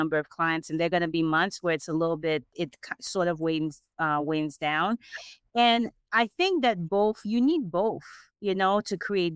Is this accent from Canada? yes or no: no; Haiti; also born or lived in United States; I was born in the States, but I grew up in Haiti.